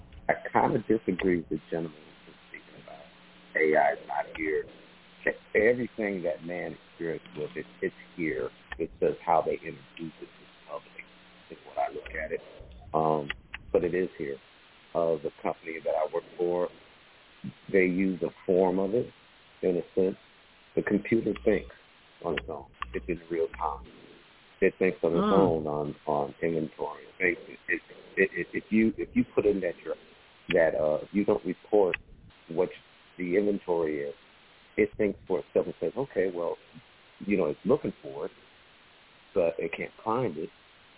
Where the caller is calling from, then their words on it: Atlanta, Georgia, United States; I'm calling from Atlanta, Georgia